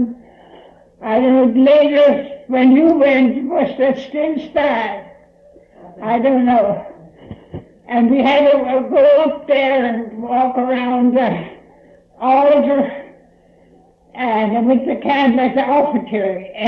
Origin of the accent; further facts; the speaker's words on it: Texas, United States; born there; I was born in Atascosa County.